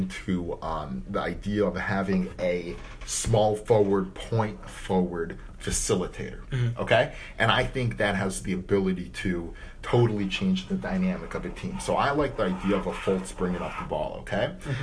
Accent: Cleveland, Ohio, United States; Not me. I'm from Cleveland.

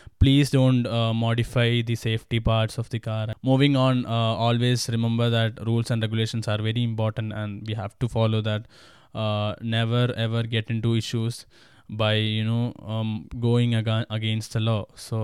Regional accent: Kerala, India; Especially I'm from Kerala

